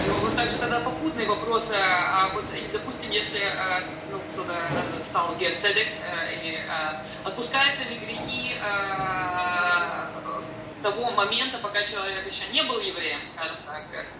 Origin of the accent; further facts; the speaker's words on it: Amsterdam, North Holland, Netherlands; я из Амстердама.